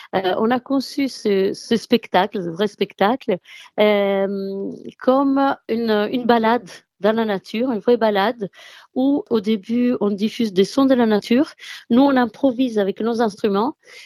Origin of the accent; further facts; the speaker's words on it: Italy; now in France; je viens d'Italie. Mais toutes les trois, on est basées dans le sud de la France.